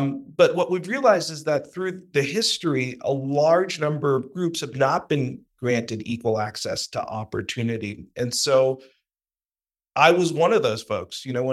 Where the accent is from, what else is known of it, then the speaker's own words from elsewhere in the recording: California, United States; You know, in my home state of California, 58% of the population is African-American like me, Asian-American or Latino.